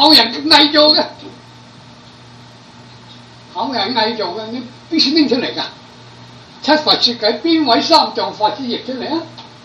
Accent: Guangdong, China; 然後我哋個廣東人啊

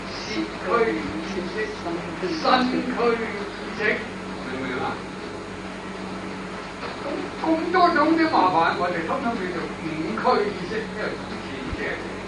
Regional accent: Guangdong, China; 我們是廣東人

